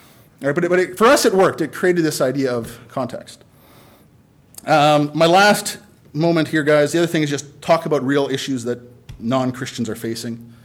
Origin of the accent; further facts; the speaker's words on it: Saskatchewan, Canada; Yes, I was from Saskatchewan.